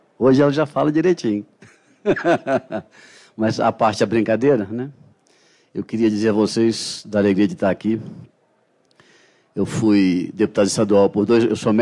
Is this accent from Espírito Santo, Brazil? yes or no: yes; Espírito Santo, Brazil; Eu sou do Espírito Santo, sou capixaba.